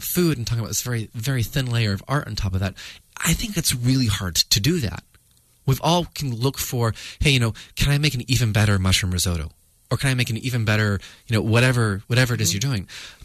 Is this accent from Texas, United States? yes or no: no; San Jose, California, United States; now in Cambridge, United States; I grew up in San Jose, so even though I live in Cambridge in the East Coast